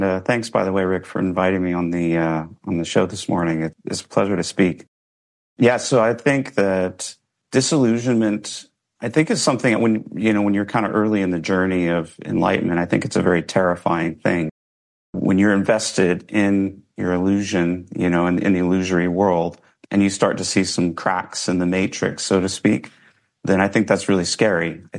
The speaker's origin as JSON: {"language": "English", "region": "Kansas", "country": "United States", "tie": "born there", "said": "I was born in Kansas in a small Mennonite community."}